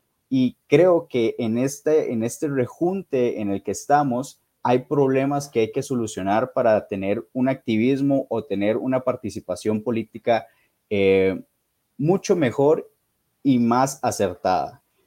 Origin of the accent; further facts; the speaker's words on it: Costa Rica; inclusive a partidos políticos en mi país, Costa Rica.